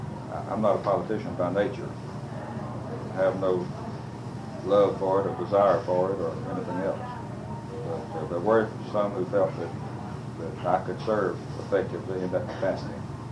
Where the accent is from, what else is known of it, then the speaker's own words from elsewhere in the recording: Alabama, United States; Well, I grew up down in South Alabama, along the Florida-Alabama line. My father was a tenant farmer, and 1929, I finished high school in May and came up to Montgomery.